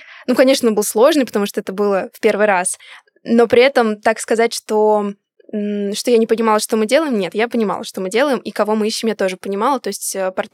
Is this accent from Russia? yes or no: yes; Russia; Да, я вернулась вот к нему в Москву.